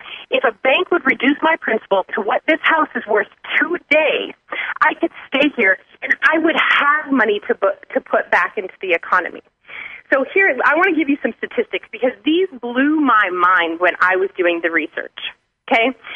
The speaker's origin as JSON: {"language": "English", "country": "United States", "said": "So we, as the American public, need to come together to our senators, to our officials, and tell them what we need"}